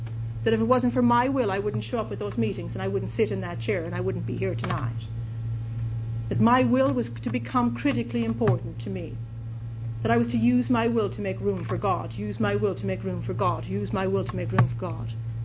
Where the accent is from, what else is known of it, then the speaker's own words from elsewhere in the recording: Ireland; Probably the only thing that's significant is that I'm Irish, and that's almost a given, you know.